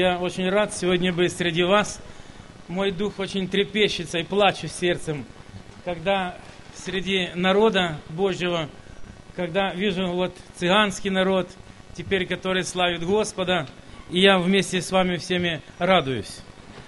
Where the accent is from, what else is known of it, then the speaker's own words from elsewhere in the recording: Ukraine; now in Germany; А мы украинцы, я не знаю, у меня отец с Беларуси, а мать украинка, а я теперь немец.